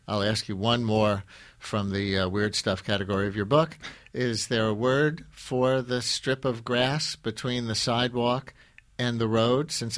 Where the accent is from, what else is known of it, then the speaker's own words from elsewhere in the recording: New York, United States; also born or lived in Ohio; And I grew up in New York, and then I lived in Ohio for a little while, and people said pop, and I was like, what?